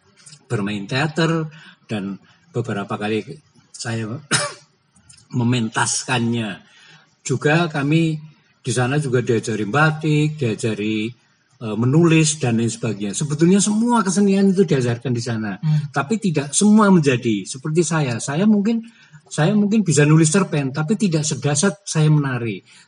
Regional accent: Banyumas, Central Java, Indonesia; born there; saya latar belakangnya saya lahir di Banyumas

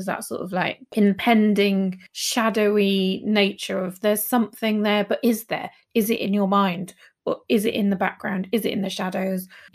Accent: Wales, United Kingdom; So I very much consider myself to be Welsh. I grew up in Wales. That's very important to my culture. And I actually do have Welsh lineage and family.

